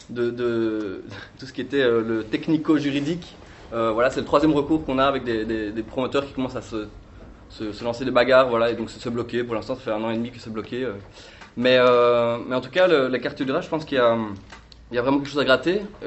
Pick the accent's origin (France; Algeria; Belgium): Belgium; Moi, je ne suis pas français non plus. Je suis belge.